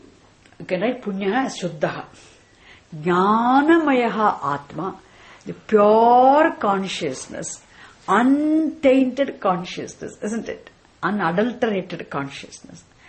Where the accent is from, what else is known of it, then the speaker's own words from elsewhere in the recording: India; I am Indian, I am Vedanta teacher